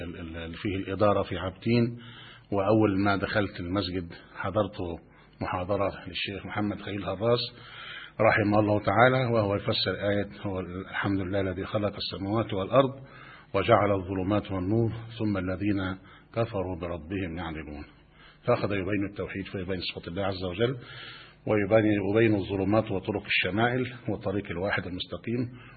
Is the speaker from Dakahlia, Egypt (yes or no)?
no; Talibiya, Giza Governorate, Egypt; born there; من مواليد الطالبية، الأم أصلا محافظة القليوبية، والوالد رحمه الله من سكان مدينة الدقي ومن مواليد مدينة الدقي.